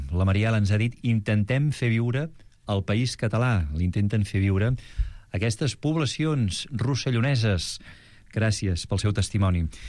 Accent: Catalonia, Spain; now in France; quan venim els de la Catalunya Sud

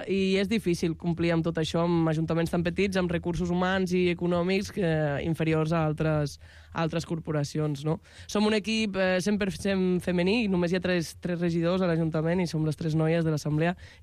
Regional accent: Catalonia, Spain; jo he après a llegir, a escriure, a parlar en aranès, és la meva llengua, no? Mm-hmm. La meva llengua materna és el català, però ma mare parla català, ella és de Vilanova i la Geltrú, un pare és aranès.

